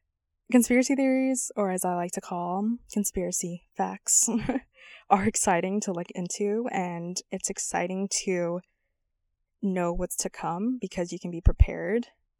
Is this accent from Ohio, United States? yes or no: no; San Diego, California, United States; moved away as an adult; also born or lived in Las Vegas; now in North Carolina, United States; I'm 24. I was born and raised in San Diego, and I moved to Las Vegas for college